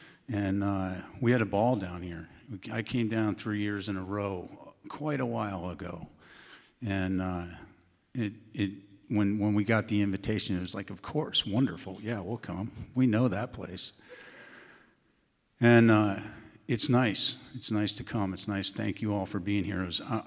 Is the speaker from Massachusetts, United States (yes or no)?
no; Aspen, Colorado, United States; And I grew up in Aspen. I grew taller in Aspen. I'm not sure I grew up.